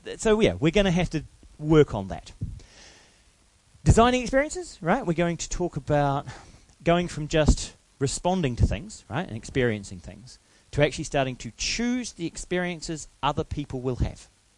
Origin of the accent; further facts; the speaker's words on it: New Zealand; So as a New Zealander, we have given away our vowels for some reason.